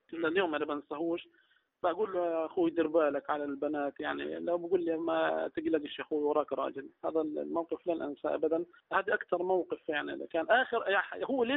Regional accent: Gaza, Gaza Strip, Palestine; وانا قاعد على التلفزيون طبعا بتابع ايش بصير عندنا في غزه

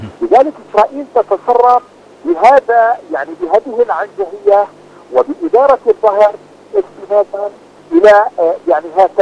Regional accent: Palestine; نأسف مرة أخرى نحن كفلسطينيين

